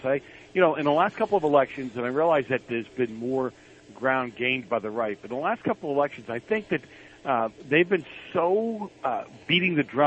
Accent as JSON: {"language": "English", "town": "Boston", "region": "Massachusetts", "country": "United States", "tie": "born or raised there", "said": "I grew up in Boston back in the 70s when the mafia was very active"}